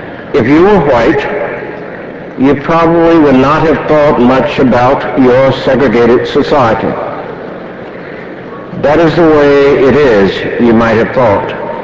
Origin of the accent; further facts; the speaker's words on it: Mount Gilead, North Carolina, United States; as I was in traveling from Durham, from North Carolina Central, to my hometown in Mount Gilead.